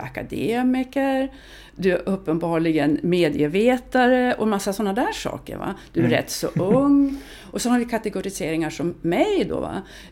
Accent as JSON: {"language": "Swedish", "town": "Lycksele", "region": "Västerbotten County", "country": "Sweden", "tie": "born there", "said": "Jag är född i Lycksele."}